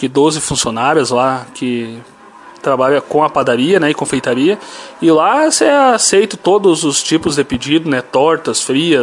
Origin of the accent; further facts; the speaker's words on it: Santa Catarina, Brazil; eu sou de Santa Catarina, sou casado com uma lagoense